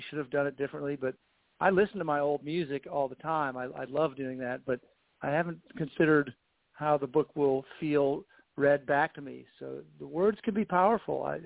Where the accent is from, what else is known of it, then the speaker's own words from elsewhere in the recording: Naperville, Illinois, United States; I get to go to my hometown in the fall of Naperville, Illinois